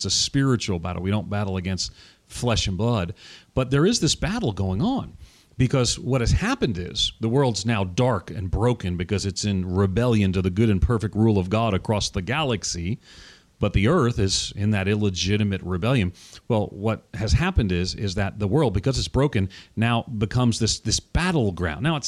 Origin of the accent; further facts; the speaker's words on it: New York, United States; now in Tennessee, United States; I'm from New York, Long Island, born and reared outside of New York City, but I live in Tennessee now, and I try to blend.